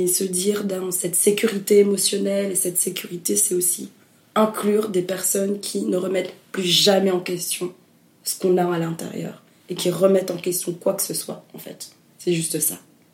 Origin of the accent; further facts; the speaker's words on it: Burundi; born there; Moi, je suis habitée par le Burundi, par mon pays natal, par des cauchemars de la guerre